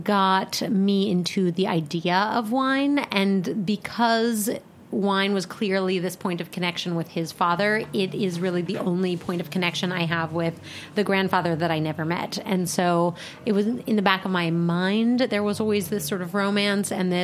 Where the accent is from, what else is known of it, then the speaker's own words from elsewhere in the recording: Colorado, United States; I grew up in Colorado.